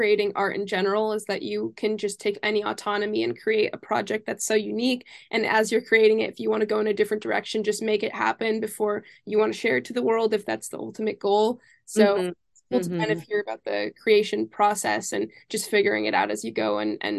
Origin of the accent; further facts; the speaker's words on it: Los Angeles, California, United States; but if I'm also from LA, so if you're ever playing shows, I'll keep an eye out for